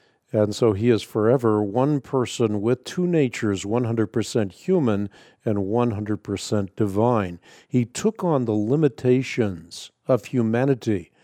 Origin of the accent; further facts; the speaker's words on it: Netherlands; born there; English is a second language; For example, I was born in Holland. So my pronunciation of our Lord and Savior Jesus Christ in Dutch is going to be different than a person who is English